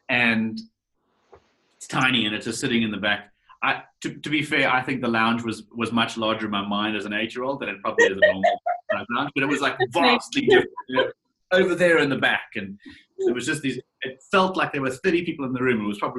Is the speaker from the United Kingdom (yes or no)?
no; South Africa; moved away as an adult; now in Australia; South African originally, and then immigrated to Australia about 6 years ago. It'll be 6 years in January.